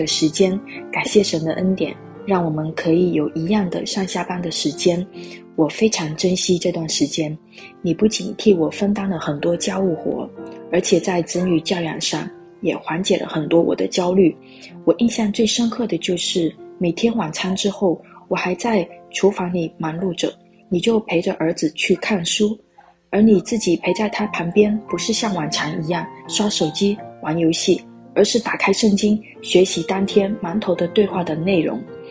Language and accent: Chinese; Dallas, Texas, United States; 我是来自德州达拉斯的